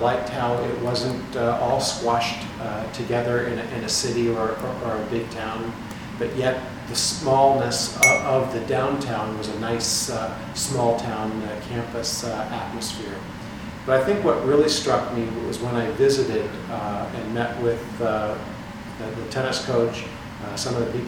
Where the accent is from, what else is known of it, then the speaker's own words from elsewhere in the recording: State College, Pennsylvania, United States; also born or lived in Lancaster; I was born in Lancaster, Pennsylvania, where I reside now, but grew up in State College, Pennsylvania.